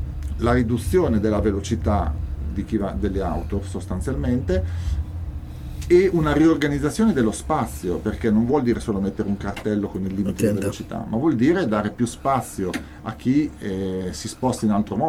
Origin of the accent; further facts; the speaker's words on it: Bologna, Emilia-Romagna, Italy; Ricordo tra l'altro io che vengo da Bologna, quando vennero a Bologna nell'80 io non riuscii a ottenere il permesso per andare a vedere il concerto, che ero piccolino, sì, avevo 14 anni.